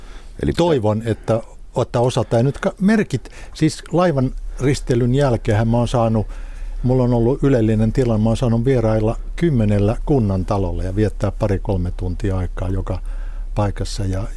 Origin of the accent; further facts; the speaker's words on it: Janakkala, Kanta-Häme, Finland; Joo, mä oon Janakkalasta